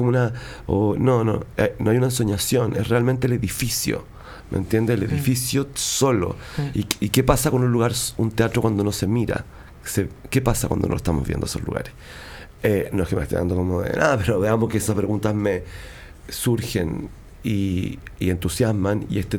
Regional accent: Atacama, Chile; todas mis obras de teatro están tan ligadas al lugar de donde soy, que es la región de Atacama, el norte chico de Chile.

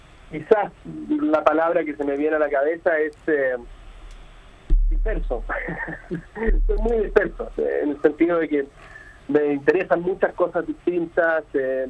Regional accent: Santiago, Santiago Metropolitan, Chile; also born or lived in United States; yo soy de Santiago, pero viví un tiempo bastante largo en mis años más jóvenes en Estados Unidos. Mi madre era norteamericana, así que era de Estados Unidos, entonces heredé la nacionalidad norteamericana también.

